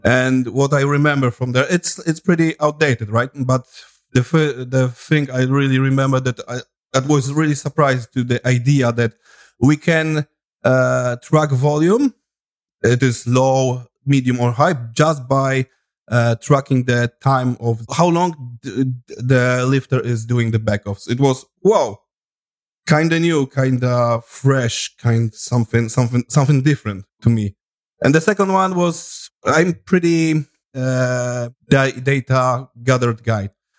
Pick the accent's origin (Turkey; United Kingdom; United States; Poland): Poland; And as you know, I'm from Poland, so we were influenced by Eastern Soviet bloc of coaching